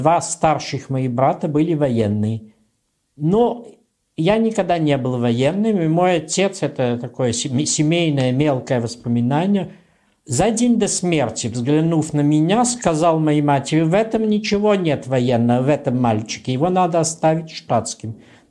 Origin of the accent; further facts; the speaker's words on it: Moscow, Russia; Я родился в Москве, в военной семье. Мой отец, когда я родился, он был московский воинский начальник.